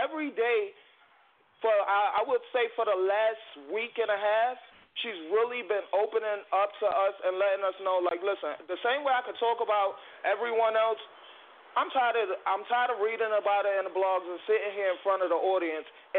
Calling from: New York, United States; So I'm calling from New York.

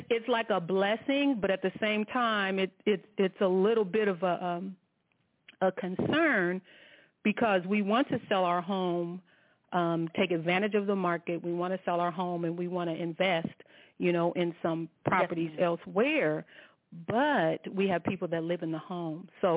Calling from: Brownwood, Texas, United States; in Brownwood.

